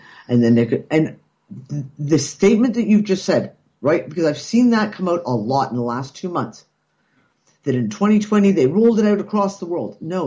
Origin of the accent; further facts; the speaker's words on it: Canada; moved away; You know, I'm Canadian and I look at what's going on in Canada right now, jaw on the floor, thanking my lucky stars that we left when we did.